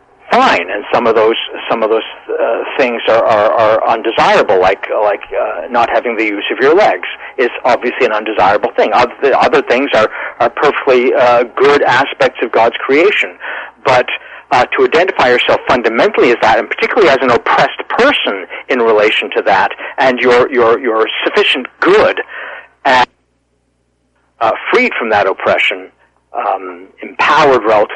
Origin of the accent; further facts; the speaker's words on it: United States; I'm also American. I'm a Scottish-Canadian American.